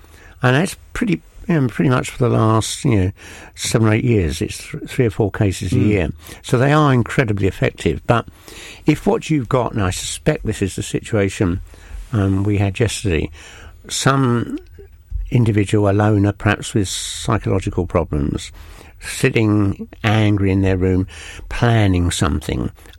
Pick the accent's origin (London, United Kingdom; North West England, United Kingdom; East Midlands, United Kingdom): London, United Kingdom; when I was a kid growing up in London, there was always a copper coming around the street.